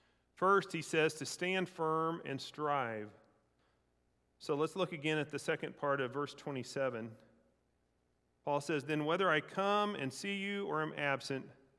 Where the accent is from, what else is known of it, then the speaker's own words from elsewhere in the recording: United States; I could answer, I'm an American. I'm a Cardinals fan.